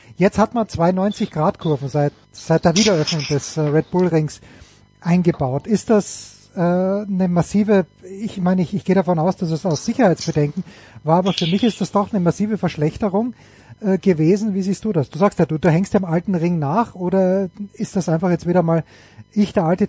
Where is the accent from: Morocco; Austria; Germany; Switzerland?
Austria; Kreuzberg, Styria; Jedenfalls in der Steiermark, nicht weit von Judenburg, aber auch nicht weit von Kreuzberg, wo ich her bin.